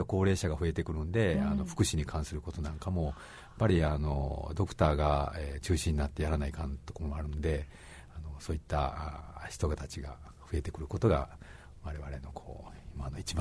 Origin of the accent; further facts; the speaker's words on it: Matsuyama, Ehime, Japan; まあ、僕は松山出身なんですけど、まあ、比較的分かりやすいですし